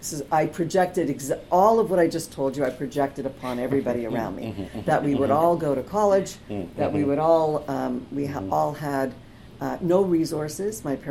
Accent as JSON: {"language": "English", "town": "Montreal", "region": "Quebec", "country": "Canada", "said": "I'm originally from Montreal, mm-hmm. and I grew up in a family where my mother's Canadian, my father's a Holocaust survivor, and I grew up in a Holocaust neighborhood"}